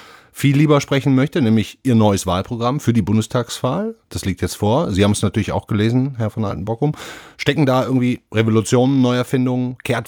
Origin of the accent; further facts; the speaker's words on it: Duisburg, North Rhine-Westphalia, Germany; Ich gucke jetzt mal auf meine Heimatstadt und nehme da mal einen beliebigen Maurermeister aus Duisburg zum Beispiel